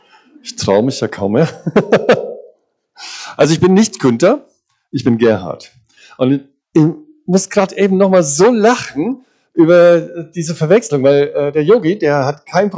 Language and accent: German; Mainz, Rhineland-Palatinate, Germany; also born or lived in Munich; weil ich bin in Mainz aufgewachsen